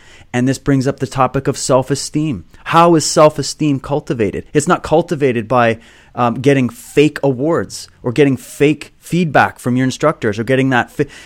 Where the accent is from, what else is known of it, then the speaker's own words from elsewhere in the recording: Canada; I'm from Canada, right?